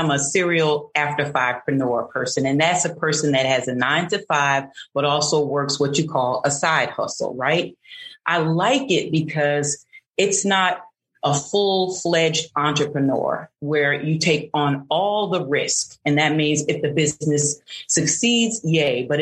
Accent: Newark, New Jersey, United States; Well, I'm originally from Jersey, Newark, New Jersey. I was born there.

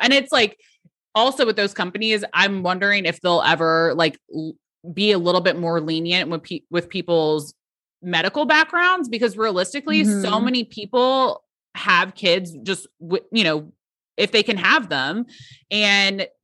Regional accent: New Jersey, United States; I'm from New Jersey originally.

